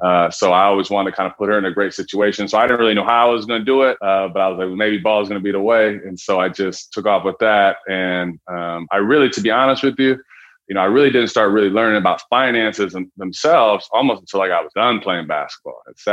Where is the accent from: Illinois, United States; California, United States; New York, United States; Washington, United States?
Washington, United States; Seattle; When I was young, I grew up in Seattle, Washington.